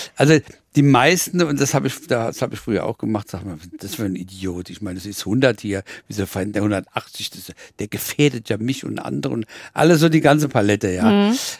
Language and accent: German; Mannheim, Baden-Württemberg, Germany; accent: Mannheim dialect; Ich bin ja in Mannheim aufgewachsen. Da war ich ein Jahr alt. Ich kann also mehr ein bisschen das Mannheimerisch authentischer Babler als das Hessisch.